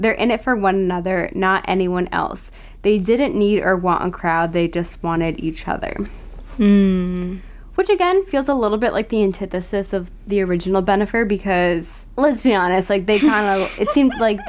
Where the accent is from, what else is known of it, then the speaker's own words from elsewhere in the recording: Boston, Massachusetts, United States; We're from Boston.